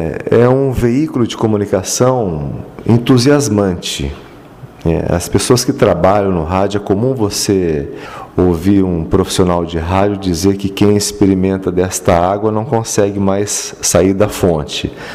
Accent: Cornélio Procópio, Paraná, Brazil; ainda em Cornélio Procópio, na cidade de onde eu sou natural

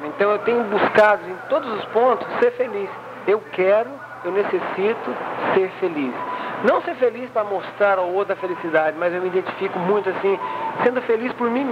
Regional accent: Presidente Prudente, São Paulo, Brazil; also born or lived in Rondonópolis; A minha história com Prudente é praticamente a vida toda. Eu nasci em Rondonópolis, porém só nasci.

